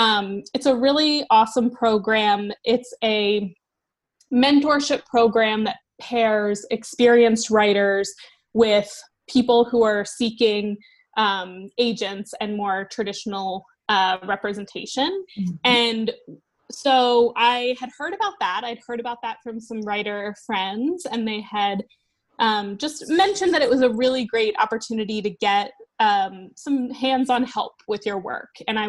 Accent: United States; moved away as an adult; now in United Kingdom; I'm actually an American expat living in the UK right now.

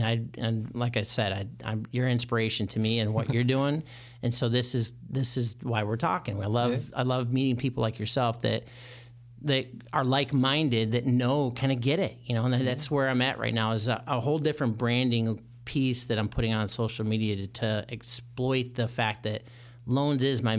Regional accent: Michigan, United States; moved away as an adult; now in Chicago, United States; And I didn't know anybody out here in Chicago. I'm originally from Michigan.

